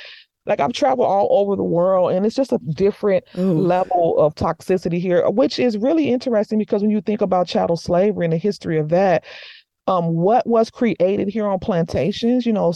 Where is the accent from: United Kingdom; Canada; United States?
United States; I lived in Morocco for a year when I was in my 20s. And me as an American walking over there